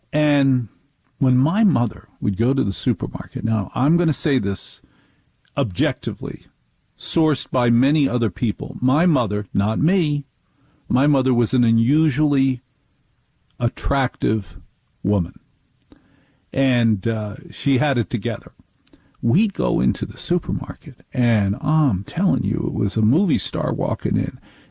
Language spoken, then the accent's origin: English; New Jersey, United States; I grew up in North Jersey in a household where mom was in charge, but that was not unique.